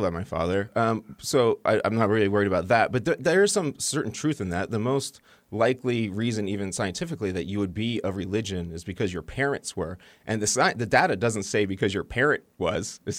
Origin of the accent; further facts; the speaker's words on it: United States; And I'm totally agreeing with you that I'm American. That's what I am.